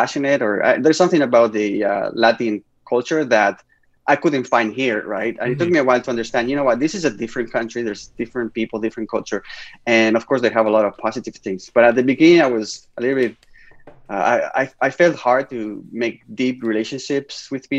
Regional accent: Spain; moved away; I still have good relationships with most of my friends from growing up in Spain, and of course my mom.

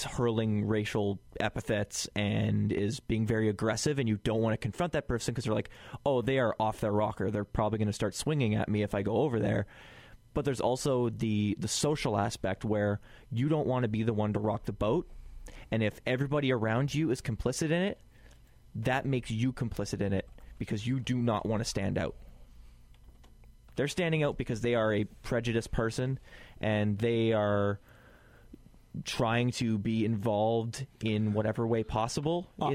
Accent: Canada; It's because we're Canadian and we don't want to confront each other.

